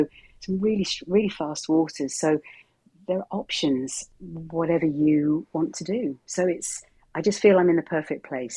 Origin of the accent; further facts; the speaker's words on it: South West England, United Kingdom; You can tell from my accent, this is not where I'm from originally. I actually grew up in a really landlocked part of the UK, the south of England, in Wiltshire.